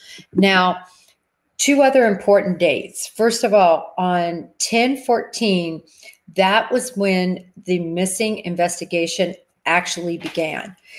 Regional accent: Nebraska, United States; also born or lived in Kansas; Again, I'm from Nebraska and from Kansas, spent the majority of my life in those states.

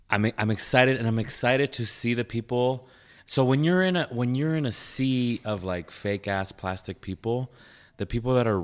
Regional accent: Las Vegas, Nevada, United States; Like, I'm from Las Vegas, so we know there's a lot of superficiality here or whatever

